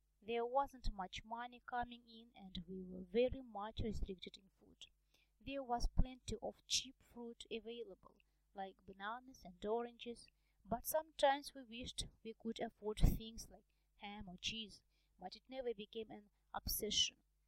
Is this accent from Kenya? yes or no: yes; Nairobi, Kenya; born there; I was born in Nairobi, Kenya, in 1934. I was one of 8 children.